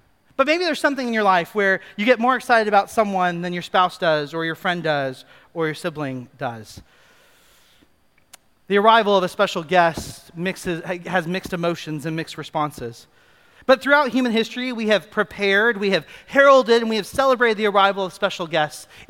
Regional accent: Kenya; I remember in my own childhood growing up in Kenya

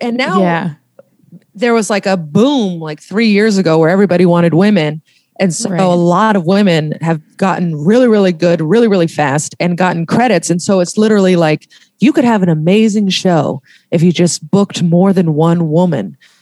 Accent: New York City, New York, United States; Like, I'm originally from Tribeca, New York.

